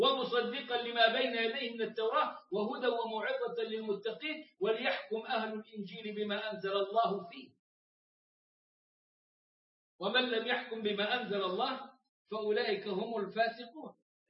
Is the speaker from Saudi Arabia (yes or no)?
no; Egypt; وكانوا المشايخ الكبار عندنا في مصر وسجلوا القرآن على الاسطوانات